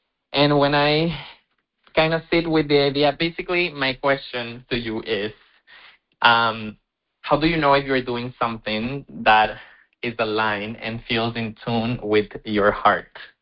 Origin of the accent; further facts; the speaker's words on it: Ecuador; from Ecuador.